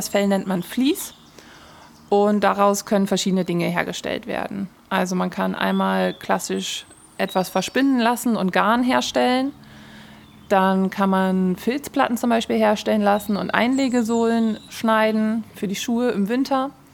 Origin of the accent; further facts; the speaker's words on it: Lower Saxony, Germany; born there; Ich komme gebürtig aus der Wesermarsch. Meine Eltern haben da einen landwirtschaftlichen Betrieb.